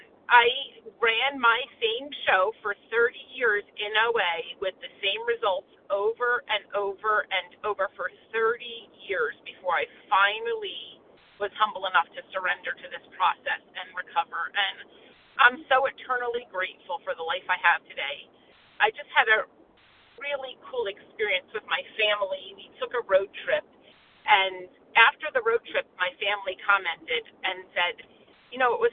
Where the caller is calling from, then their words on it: New Jersey, United States; Hi, good morning. … in New Jersey.